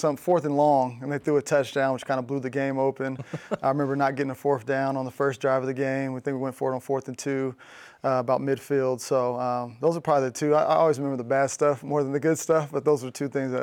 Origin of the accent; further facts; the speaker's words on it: Fairfield, California, United States; so I could drive down from Davis back to my hometown in Fairfield.